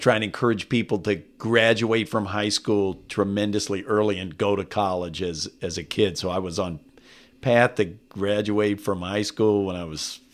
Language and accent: English; California, United States; also born or lived in Waco, Texas; My dad's family is from Waco, Texas. My mom's family was from Abilene. I was born in Waco. They moved to California when I was a kid.